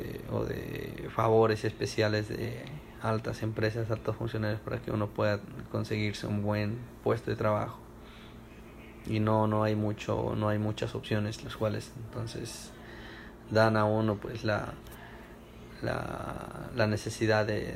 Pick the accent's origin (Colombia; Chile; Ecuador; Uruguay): Ecuador; also born or lived in Zamora / Nambija; Crecí en muchas ciudades del Ecuador, empezando cuando nací en la ciudad de Zamora, Chinchipe. Desde que nací hasta la edad de 2 años viví en esa ciudad. Después con mis papás nos trasladamos a la ciudad de Nambija